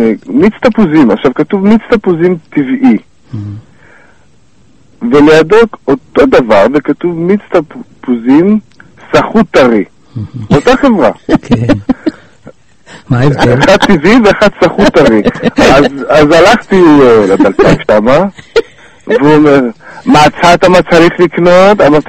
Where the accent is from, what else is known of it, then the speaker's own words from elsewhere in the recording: Tnuvot, Central District, Israel; אני עובד בא ממושב של תימנים, מושב תנובות שנמצא באזור השרון.